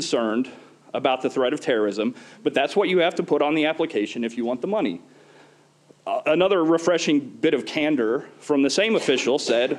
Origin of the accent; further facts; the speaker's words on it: Oklahoma, United States; Retired Senator Tom Coburn from my home state of Oklahoma put out a report in 2012